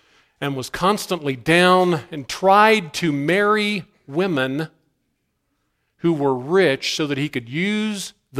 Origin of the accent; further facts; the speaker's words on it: Marietta, Ohio, United States; The Blennerhassetts lived on an island about an hour from where I grew up in Ohio, right outside Marietta, Ohio.